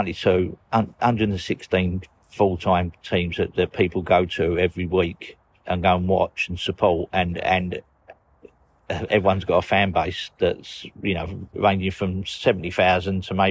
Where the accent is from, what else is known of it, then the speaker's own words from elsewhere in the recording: Newham, London, United Kingdom; I was brought up in West Ham in Newham.